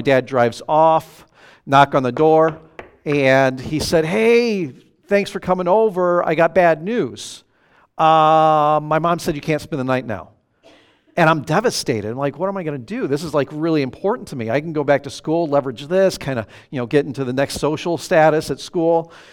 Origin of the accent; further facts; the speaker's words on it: South Bend, Indiana, United States; But I grew up in South Bend, Indiana.